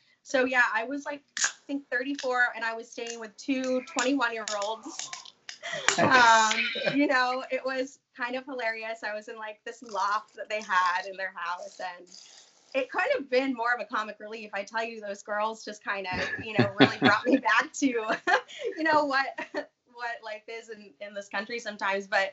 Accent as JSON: {"language": "English", "region": "Florida", "country": "United States", "said": "Y'all, I love my home state, Florida."}